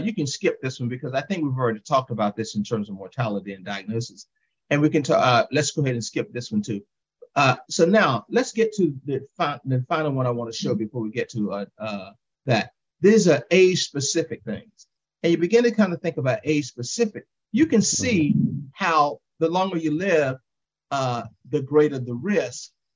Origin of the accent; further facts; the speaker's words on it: North Carolina, United States; she got diagnosed with breast cancer in my hometown of rural Eastern North Carolina, we all live in the same area.